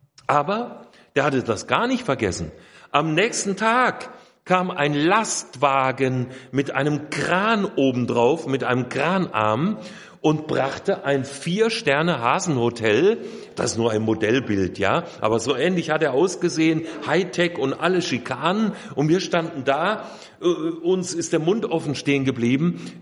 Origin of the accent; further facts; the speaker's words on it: Hesse, Germany; sind dann umgezogen wieder in meine hessische Heimat. Ich komme aus Hessen, eben in die Nähe von Fulda, wo wir bis heute leben.